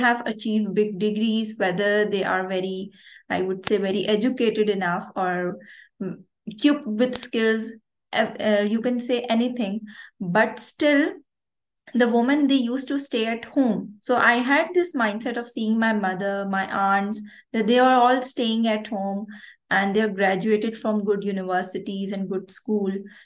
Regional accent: Karachi, Sindh, Pakistan; English is a second language; I'm from Pakistan. So I am from Karachi. Karachi is the hub of Pakistan.

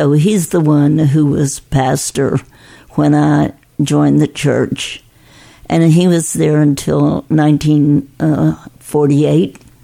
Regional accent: Nicholasville, Kentucky, United States; I was born on Oak Street in Nicholasville, in the house, in the home.

